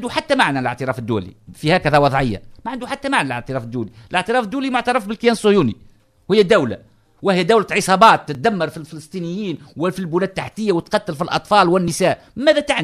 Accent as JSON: {"language": "Arabic", "country": "Tunisia", "said": "علاش احنا في تونس"}